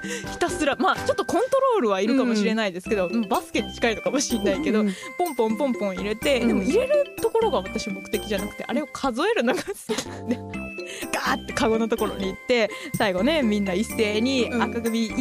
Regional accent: Kansai, Japan; 私の関西のイカ焼きとしては、

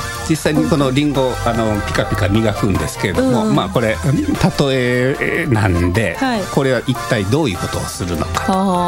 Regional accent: Osaka, Japan; まあ根が大阪人なんで、あの黙ってるよりもおしゃべりしてる方が好きなんで

